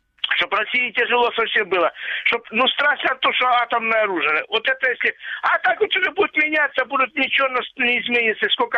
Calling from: Donbas, Ukraine; Добрый вечер … из Донбасса.

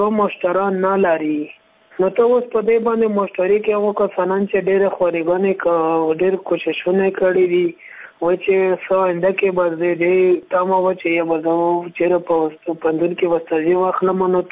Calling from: Laghman, Afghanistan; خبرې کوم د لغمان ولایت څخه.

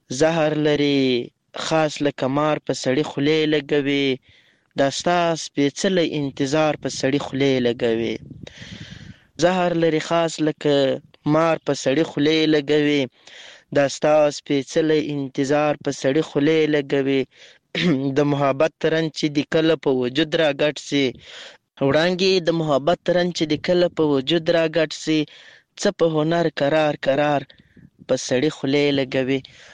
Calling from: Lashkar Gah, Helmand, Afghanistan; accent: Helmandi; هغه زموږ هلمندي لهجه دی واغه میدلې نه وي در باندې لیکي تر اغله یو ځل بیا خوشاله يم چې در سره ګډونوالې … هم له هلمند مرکز لشکرګاه شاره پیغام درته پریږدم.

